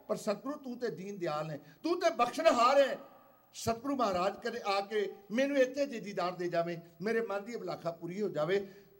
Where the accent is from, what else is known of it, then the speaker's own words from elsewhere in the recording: Khanna, Punjab, India; ਮੇਰਾ ਇਲਾਕਾ ਖੰਨੇ ਦਾ ਪੈਂਦਾ, ਲੁਧਿਆਣੇ ਜ਼ਿਲ੍ਹੇ ਦੀ ਤਹਿਸੀਲ ਹੈ ਸਬ ਡਿਵੀਜ਼ਨ ਖੰਨਾ।